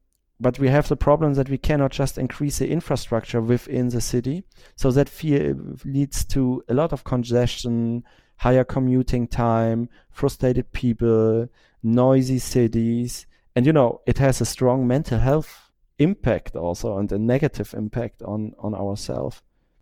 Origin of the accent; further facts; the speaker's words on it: Germany; now in Berlin, Germany; I'm from Germany, living in Berlin